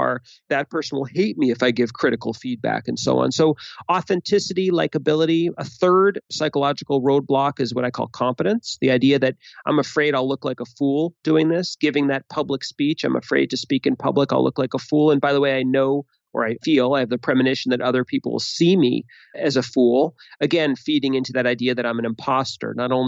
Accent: Boston, Massachusetts, United States; I'm from Boston.

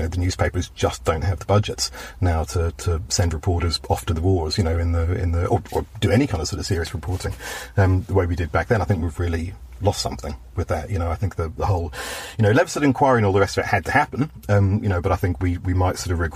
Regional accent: Belfast, Northern Ireland, United Kingdom; accent: Belfast; now in Reading, United Kingdom; No, my family are all from Belfast, a few from Dublin, but then when my father was we were given a job on the Daily Mail first, and then the Mirror, we left Belfast and moved to the lovely Reading in Berkshire.

